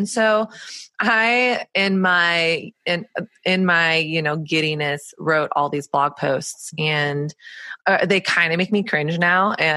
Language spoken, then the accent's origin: English; the South, United States; now in New York City, United States; I moved to New York City about 7.5 years ago, and I grew up in Southern conservative evangelical culture.